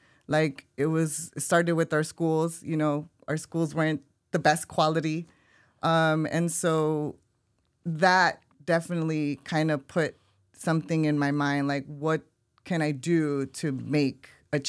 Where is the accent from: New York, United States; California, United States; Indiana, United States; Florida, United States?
California, United States; Los Angeles; Growing up in South LA, that's what I knew. As a teenager, that's what I knew. So that was my universe, just so I can paint a picture for you of what it was like growing up here.